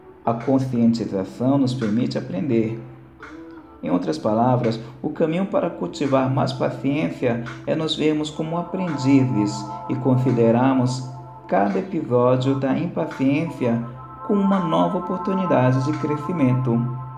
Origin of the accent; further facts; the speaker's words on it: São Paulo, Brazil; sou de São Paulo, capital.